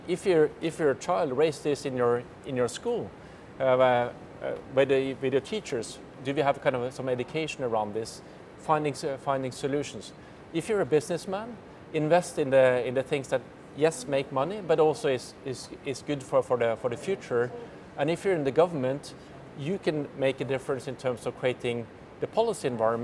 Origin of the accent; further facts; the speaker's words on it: Norway; On electromobility, my home country, Norway, is the global leader.